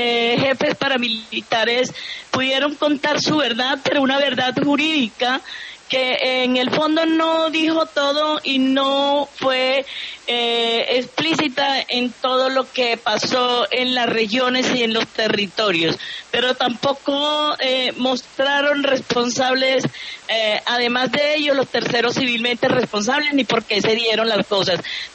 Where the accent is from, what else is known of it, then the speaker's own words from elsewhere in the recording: Córdoba, Colombia; yo soy del departamento de Córdoba, soy de origen campesino, una líder campesina del movimiento de la NUD